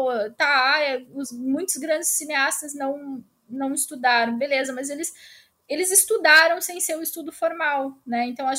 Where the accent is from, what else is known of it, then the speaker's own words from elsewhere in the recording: Joinville, Santa Catarina, Brazil; Eu saí de Joinville com 18 anos para fazer o curso em Palhoça, né, Florianópolis, na Unisul